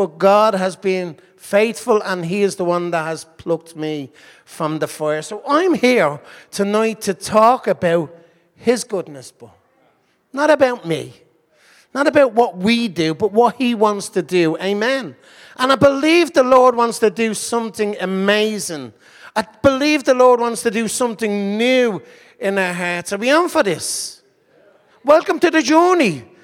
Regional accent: Dublin, County Dublin, Ireland; I'm from Dublin. Me and my wife run a church called Firebrand Church.

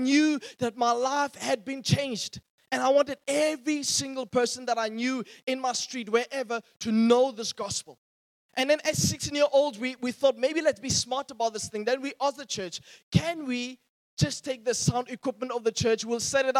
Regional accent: Welkom, Free State, South Africa; I was reminded as a 16-year-old boy, I grew up in the Free State in Welkom.

